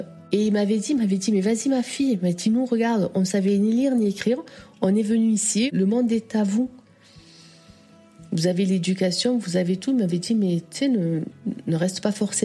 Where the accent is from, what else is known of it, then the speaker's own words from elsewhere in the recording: France; now in Canada; Je suis française.